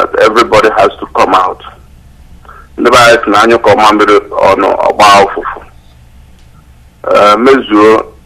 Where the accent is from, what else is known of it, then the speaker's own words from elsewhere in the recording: Nigeria; English is a second language; moved away as an adult; now in Germany; The first day I came into Germany, I met a lady in the train station. She asked me, where do you come from? I said, I come from Nigeria. She said, are you an Igbo man? I said, yes.